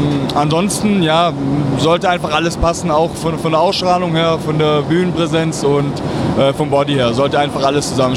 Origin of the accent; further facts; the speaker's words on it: Stuttgart, Baden-Württemberg, Germany; ich komme aus Aalen, nee, Stuttgart ist das Ganze.